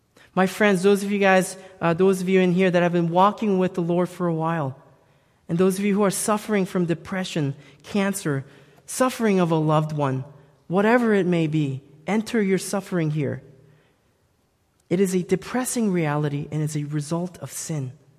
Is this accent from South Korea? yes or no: yes; South Korea; When I was a young boy growing up in Korea, at 8 years of age, I lost my father.